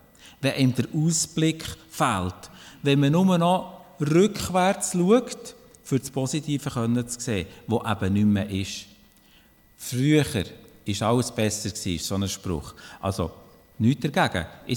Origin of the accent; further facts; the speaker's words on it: Switzerland; Schliesslich sind wir Schweizer.